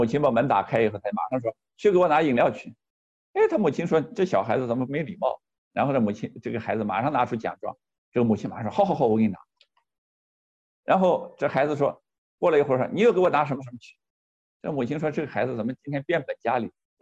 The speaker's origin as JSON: {"language": "Chinese", "country": "China", "said": "我们中国人3岁之前都放了羊"}